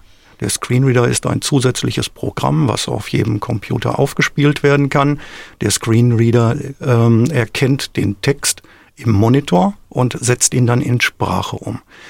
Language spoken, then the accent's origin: German; Essen, North Rhine-Westphalia, Germany; born there; Ja, ich wurde 1957 in Essen geboren